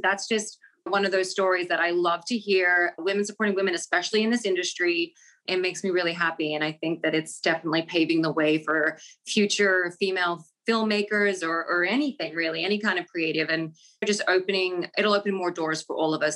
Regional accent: Australia; I'm across the world. I haven't seen them. I'm Australian. I haven't seen my family for, almost 2 years.

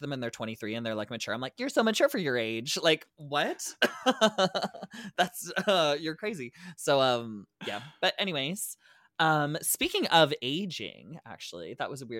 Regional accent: Canada; And maybe that's just because I'm from Canada and that is just so foreign to me.

